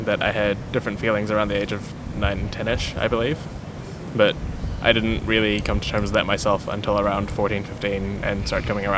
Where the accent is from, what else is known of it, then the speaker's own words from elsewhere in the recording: Philippines; I am Filipino, male, and bisexual.